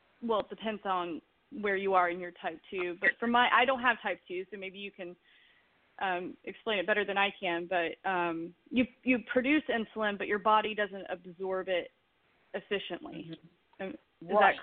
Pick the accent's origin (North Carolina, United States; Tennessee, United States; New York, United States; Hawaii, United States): Tennessee, United States; Well, I'm from Tennessee, so I am on, my state is on that list.